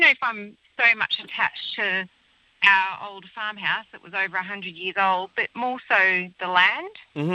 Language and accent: English; Victoria, Australia; I grew up in the Mitter Valley in northeast Victoria